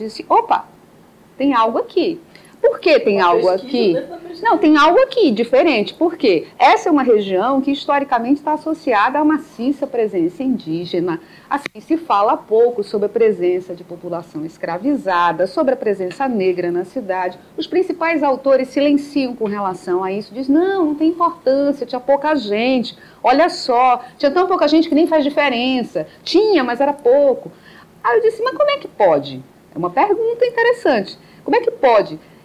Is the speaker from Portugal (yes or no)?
no; Roraima, Brazil; now in Manaus, Brazil; Sou de Roraima, então eu pertenço à parte norte desta colônia, vivo em Manaus há mais de 40 anos, então eu sou manauara de carteirinha, né?